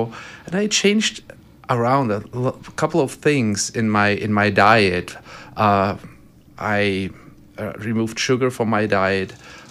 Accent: Germany; English is a second language; now in Sarasota, United States; I'm from Germany originally.

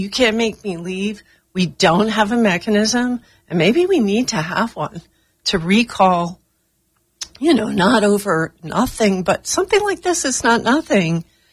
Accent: Northeast, United States; now in Sarasota, United States; growing up in the Northeast, and my kids had gone to Montgomery County schools in the D.C. area

